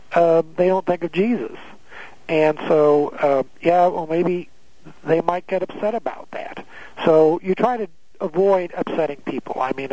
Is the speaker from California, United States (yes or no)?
yes; California, United States; But I grew up in California, and it's kind of a different culture out there.